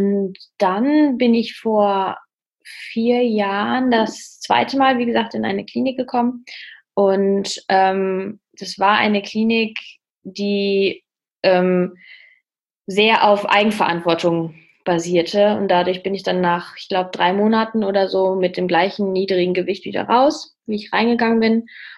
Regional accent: North Rhine-Westphalia, Germany; Ja, ich komme aus dem Münsterland, haben wir ja gerade schon besprochen. Bin Studentin, mache ein duales Studium im Fitnessstudio. Ja, ansonsten wohne ich nicht mehr zu Hause.

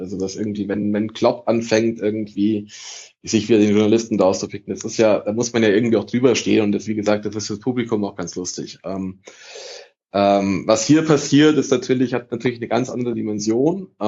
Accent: Italy; ich bin Italiener

